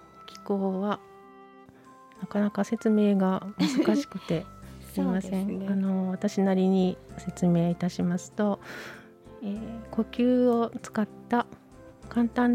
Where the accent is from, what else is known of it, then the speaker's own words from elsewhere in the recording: Fukuoka, Japan; now in Kyoto, Japan; 私は出身が九州の福岡なんですね。地理的に、京都にいるよりはあちらの中国とか朝鮮とかを結構身近に感じながら育ったんですけど